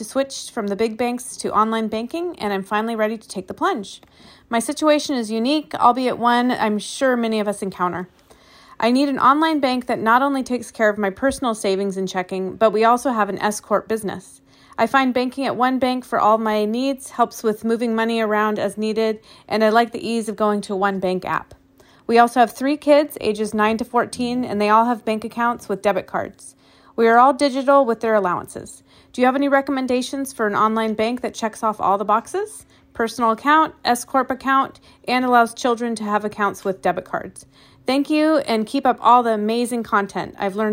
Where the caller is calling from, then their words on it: Carlsbad, California, United States; from Carlsbad, California, and love listening to your show.